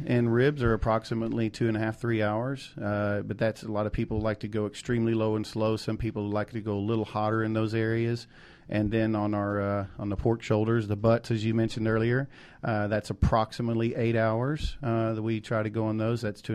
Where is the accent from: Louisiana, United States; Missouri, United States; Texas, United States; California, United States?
Texas, United States; moved away; I'm from Texas, moved here in '94, so it became a big goal of mine to have the best brisket in the state of Georgia.